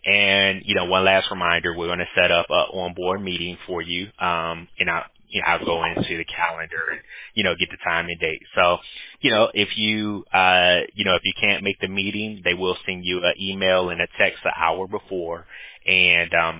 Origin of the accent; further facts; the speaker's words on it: Washington, District of Columbia, United States; I'm originally from Washington, D.C., so I'll always be a Redskins or, you know, Washington Commanders fan.